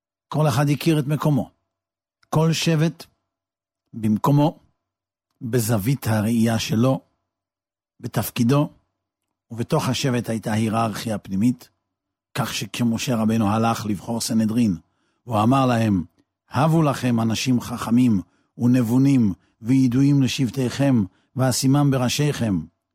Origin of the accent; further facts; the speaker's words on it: Netanya, Central District, Israel; כמדומני בכל אופן כך היה אצלנו בנתניה